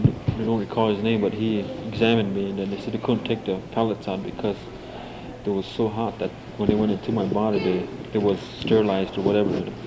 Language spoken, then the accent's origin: English; Basin, South Dakota, United States; I'm from Basin, South Dakota. I'm also a tribal representative.